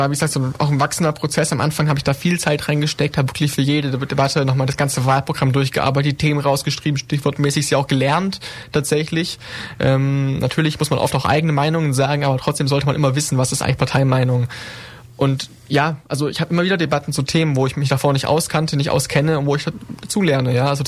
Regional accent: Ulm, Baden-Württemberg, Germany; ich bin 21 Jahre alt, ich studiere aktuell in Ulm Wirtschaftswissenschaften, mit einem Schwerpunkt auf Informatik, ich bin in Ulm geboren, aufgewachsen, genau.

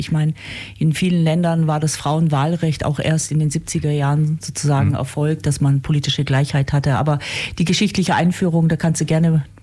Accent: Ulm, Baden-Württemberg, Germany; born there; Ich bin gebürtig aus Ulm, bin eine alleinerziehende Mutter

